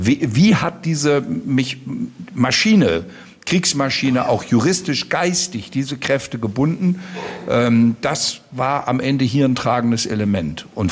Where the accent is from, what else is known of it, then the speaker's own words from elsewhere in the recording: Marburg, Hesse, Germany; Und jetzt komme ich aus Marburg.